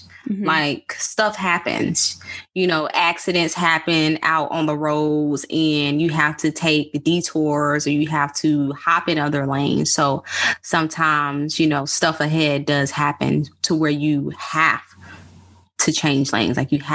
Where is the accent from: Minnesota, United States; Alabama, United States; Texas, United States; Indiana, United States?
Alabama, United States; Mobile; Yeah, I'm from Mobile.